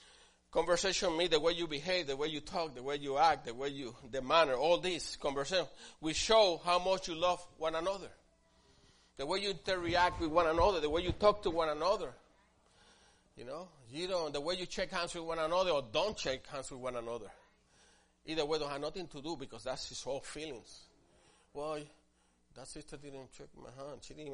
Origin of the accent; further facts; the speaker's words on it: Puerto Rico; I'm different. I'm from Puerto Rico.